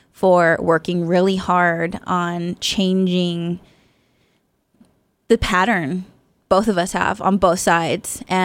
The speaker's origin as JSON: {"language": "English", "town": "Stockton", "region": "California", "country": "United States", "said": "like I'm from Stockton"}